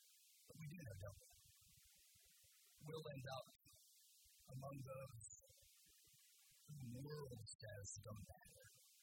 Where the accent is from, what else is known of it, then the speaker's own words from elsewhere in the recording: Indiana, United States; Now, like some of you, I'm from the Midwest, I'm from Indiana. When I was growing up, we didn't worry about rip currents.